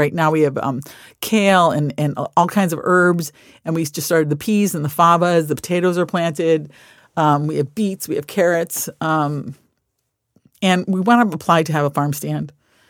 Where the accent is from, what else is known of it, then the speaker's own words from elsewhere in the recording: New York, United States; And I sound like a total Californian. I'm from New York and I'm not a tree hugger.